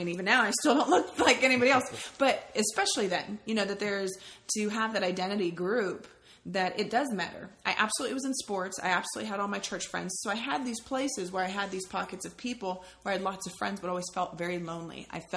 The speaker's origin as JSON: {"language": "English", "region": "California", "country": "United States", "tie": "born or raised there", "lives_now": "Washington, United States", "said": "when we moved from California up to Washington State, I went from a place that was predominantly Black and Mexican and maybe 5 white families on the block, my family being included."}